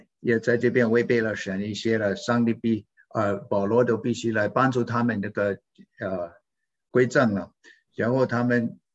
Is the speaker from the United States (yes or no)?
yes; United States; 我本来这个虽然是美国土生土长的，到21岁的时候，还没有信主的那个时候